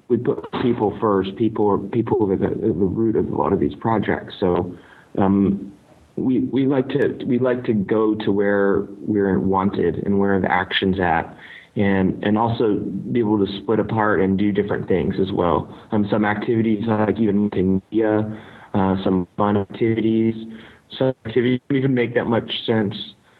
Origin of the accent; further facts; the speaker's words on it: United States; I mean, I'm American. A few of us are American on the team.